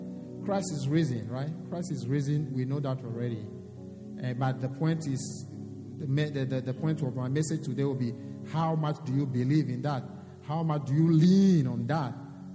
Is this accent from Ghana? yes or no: yes; Ghana; Yeah, I'm from Africa. I'm from Ghana. In my culture, we believe in traditional belief